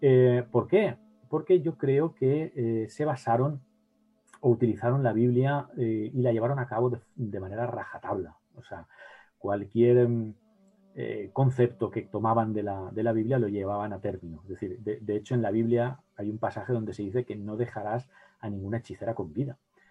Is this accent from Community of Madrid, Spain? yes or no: no; Valencia, Valencian Community, Spain; yo que soy de Valencia